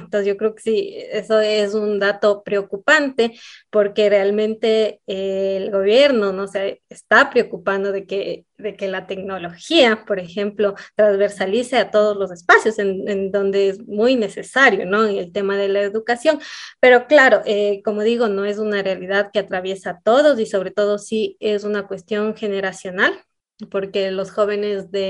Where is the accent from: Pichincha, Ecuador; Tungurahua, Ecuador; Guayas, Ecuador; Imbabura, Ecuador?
Imbabura, Ecuador; Cotacachi; de la comunidad de acá de Turuco, en Cotacachi, de donde yo soy.